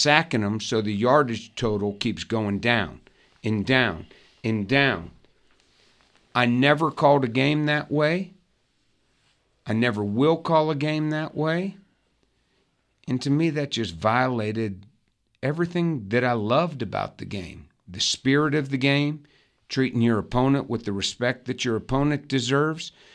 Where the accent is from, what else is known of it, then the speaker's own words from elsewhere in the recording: Pittsburgh, Pennsylvania, United States; Well, like you, I grew up in Pittsburgh. You know, I grew up in the 70s when the Steelers won 4 Super Bowls.